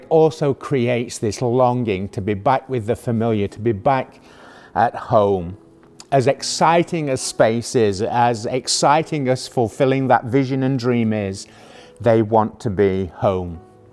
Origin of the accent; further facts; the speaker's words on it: United Kingdom; Being British, none of us longs for the British weather.